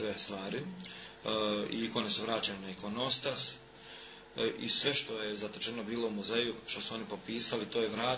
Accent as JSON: {"language": "Serbian", "town": "Tuzla", "region": "Federation of Bosnia and Herzegovina", "country": "Bosnia & Herzegovina", "tie": "born or raised there", "also_born_or_lived": "Dalmatia", "said": "Rodom sam iz Tuzle, bogoslovio, završio s Sremskim Karlovcima"}